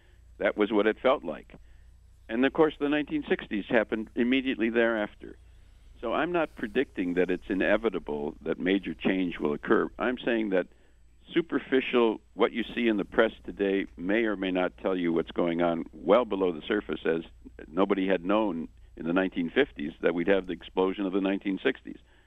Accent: Wisconsin, United States; I'm from Wisconsin originally. And I was a young kid when Joe McCarthy

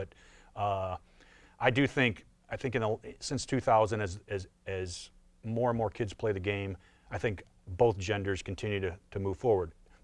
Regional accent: Flint, Michigan, United States; I remember, I'm a Michigan kid. I grew up in Flint.

